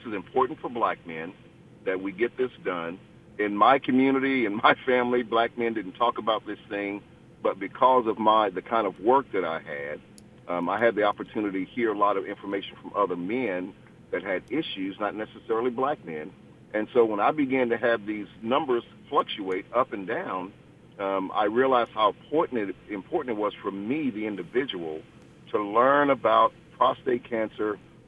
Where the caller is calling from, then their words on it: Dothan, Alabama, United States; I am calling from Dothan, Alabama.